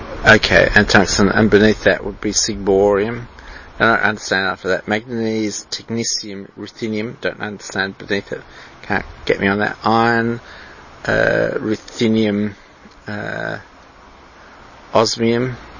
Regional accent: Australia; I'm bloody Australian.

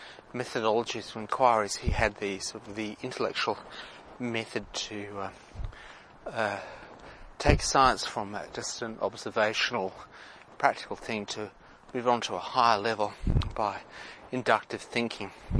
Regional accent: Australia; Look, I'm just an Aussie going through this

